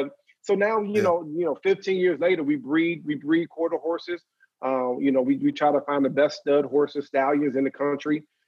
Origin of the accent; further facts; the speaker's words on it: Maryland, United States; I went back to Maryland with my hometown, and I was hanging out with a friend of mine.